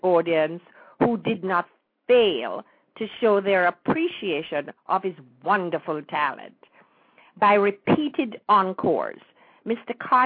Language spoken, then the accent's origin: English; Jamaica; when we were growing up in Jamaica